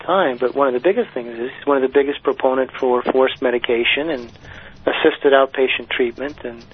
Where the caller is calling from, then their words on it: Boston, Massachusetts, United States; Boston today, yeah.